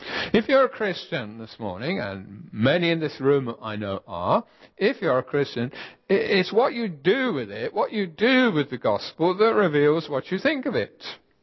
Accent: United Kingdom; We can talk animatedly, being British.

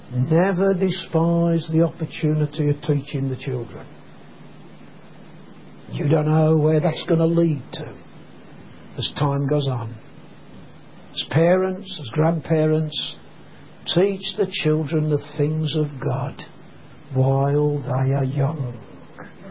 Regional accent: Birmingham, West Midlands, United Kingdom; Now, our house is on a council estate in Birmingham. You'll be surprised to know I come from Birmingham, I know that. But our house was on a council estate in Birmingham.

